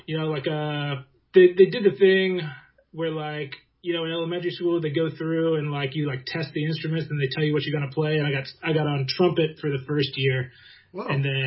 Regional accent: Fredericksburg, Virginia, United States; I grew up in Fredericksburg, Virginia.

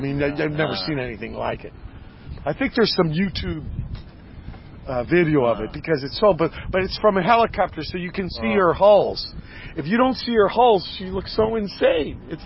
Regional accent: Virginia, United States; moved away as an adult; Now, when I came in 67 from Virginia, and that bridge wasn't there, Joe Desmond.

